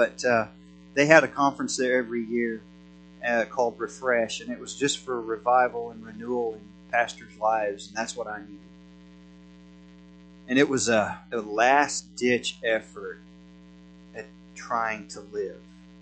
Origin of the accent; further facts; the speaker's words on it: Oklahoma, United States; now in Idaho, United States; So I'm from Oklahoma originally. We're not from Idaho, and if you hear detect the accent, that's why, because they don't have that in Idaho.